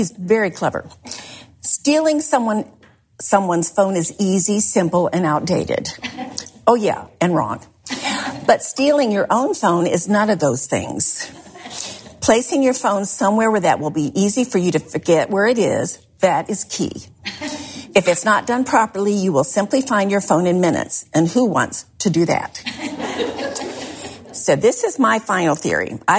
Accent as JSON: {"language": "English", "town": "Rochester", "region": "New York", "country": "United States", "tie": "born there", "said": "I was born in 1954 in Rochester, New York. My dad was going to the Eastman School of Music at the time, getting his master's degree."}